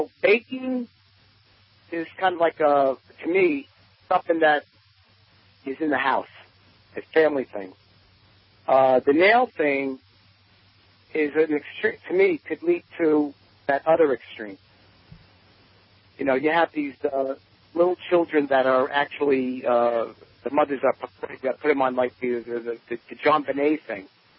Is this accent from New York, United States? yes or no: yes; Brooklyn, New York, United States; accent: Brooklyn; Okay, excuse my heavy Brooklyn accent